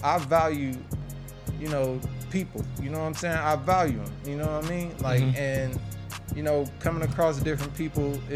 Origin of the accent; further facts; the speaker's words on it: West Coast, United States; But since I'm from the West Coast, I hear West Coast too.